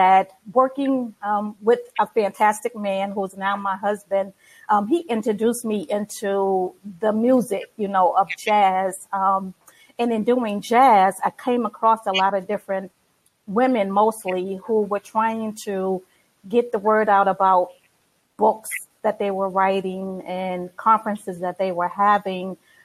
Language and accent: English; New York, United States; accent: New York; now in Baltimore, United States; I'm originally from New York. I still have that New York accent. I don't think I'm going to be able to get rid of it too much here in Baltimore, but have been here for 24 years now.